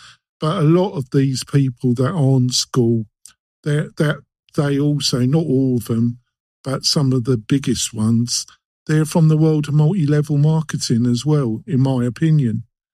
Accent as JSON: {"language": "English", "region": "England", "country": "United Kingdom", "said": "which is probably because I'm English, British, is multi-level marketing."}